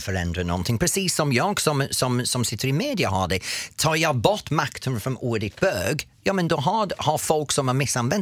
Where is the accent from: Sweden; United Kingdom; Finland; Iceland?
United Kingdom; England; Gay tycker jag som engelsman, det är en okej ord för mig.